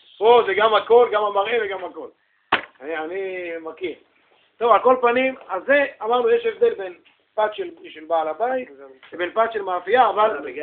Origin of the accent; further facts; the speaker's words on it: Central District, Israel; אני בא מעיר כמו לוד, כמו רמלה